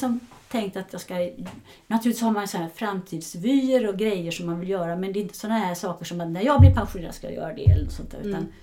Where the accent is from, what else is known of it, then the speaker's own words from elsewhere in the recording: Sweden; som jag är svensk